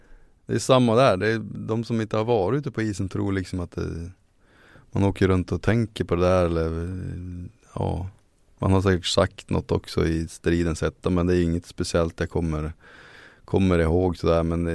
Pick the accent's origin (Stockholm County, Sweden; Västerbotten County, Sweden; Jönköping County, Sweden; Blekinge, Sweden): Västerbotten County, Sweden; Skellefteå; Jag sa det med hemma i Skellefteå